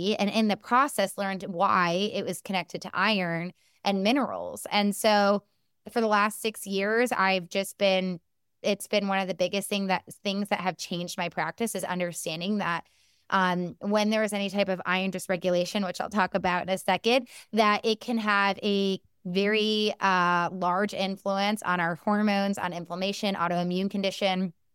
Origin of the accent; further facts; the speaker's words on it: Chicago, Illinois, United States; I'm from Chicago, so we do.